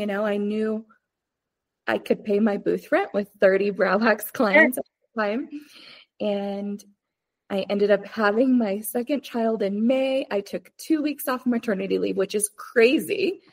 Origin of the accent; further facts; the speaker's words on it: Pueblo, Colorado, United States; I became one of the first licensed estheticians in my hometown, which was so cool because, you know, it was an untapped market. It was something Pueblo, Colorado needed at that time.